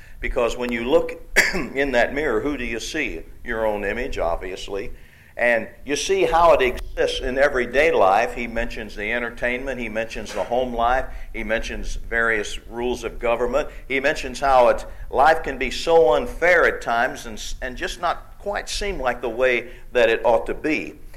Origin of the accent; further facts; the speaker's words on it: St. Louis, Missouri, United States; now in Branson, United States; I'm a city slicker. I'm from St. Louis originally, though I've lived in Branson 26 years exactly.